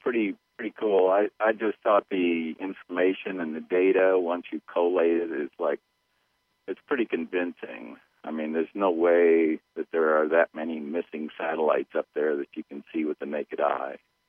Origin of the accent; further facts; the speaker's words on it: the Ozarks, United States; I'm from the Ozark Mountains.